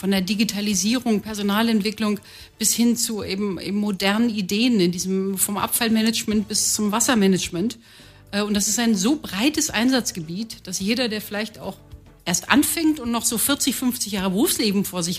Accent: North Rhine-Westphalia, Germany; Ich bin im Ruhrgebiet groß geworden

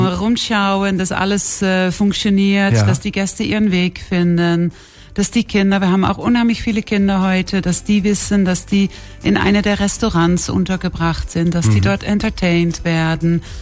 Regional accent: Netherlands; German is a second language; also born or lived in Hungary / Switzerland / London / Antwerp; now in Germany; Ich bin aus dem Ausland eigentlich zurück. Man hört ja noch immer, ich bin Holländerin selbst.

